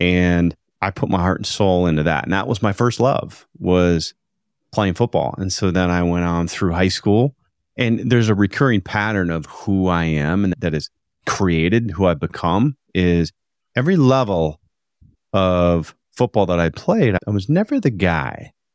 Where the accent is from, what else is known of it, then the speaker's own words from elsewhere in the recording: United States; I grew up a kid in the States.